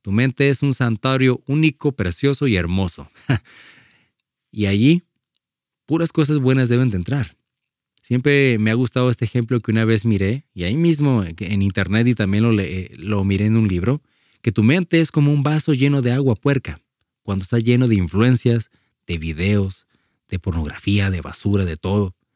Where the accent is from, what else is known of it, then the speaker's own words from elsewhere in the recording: Mexico; al menos como mexicanos corriosos, duros y fuertes, a veces solamente aprendemos a la mala